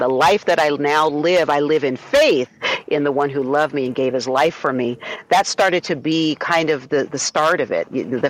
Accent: Tacoma, Washington, United States; I'm in the water, well, at the water, Rest in Place, Washington, but I'm hailing from Tacoma, Washington.

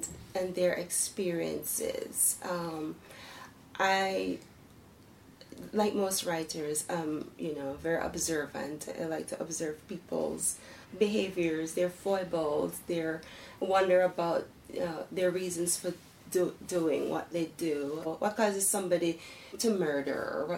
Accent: Belize; first language Belize Creole; English is a second language; So my first language is Belize Creole, and it is the lingua franca of Belize. But however, English is the official language. I learned to read in English, to write in English.

